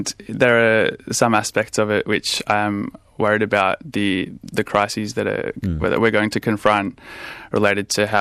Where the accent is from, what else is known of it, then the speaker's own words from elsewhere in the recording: Melbourne, Victoria, Australia; I grew up in Box Hill, which, as you might know, is a really multicultural area of Melbourne. So even from a really young age, I was surrounded by, like, I had friends from China and India.